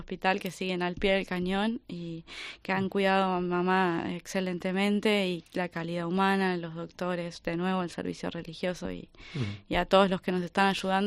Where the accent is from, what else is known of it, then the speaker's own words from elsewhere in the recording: Argentina; Soy argentina, lo estoy haciendo en Argentina